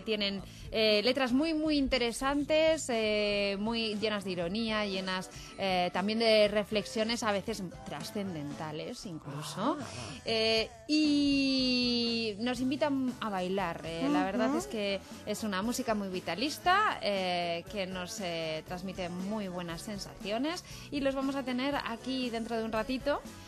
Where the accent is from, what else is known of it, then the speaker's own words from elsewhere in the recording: Madrid, Community of Madrid, Spain; Somos de Aluche